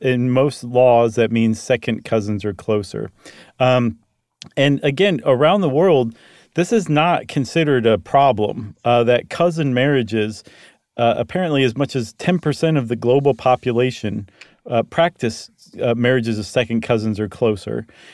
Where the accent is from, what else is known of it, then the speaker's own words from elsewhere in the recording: United States; And it's strange to think of today, and especially as an American